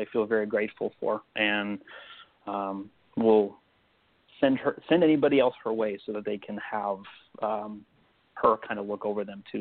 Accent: Crystal Lake, Illinois, United States; I'm from the Chicagoland area, so the northwest suburbs out in Crystal Lake.

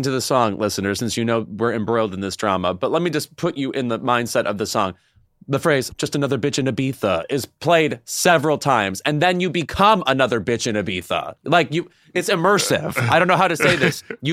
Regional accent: Midwest, United States; So I love corn. I'm from the Midwest, as you are.

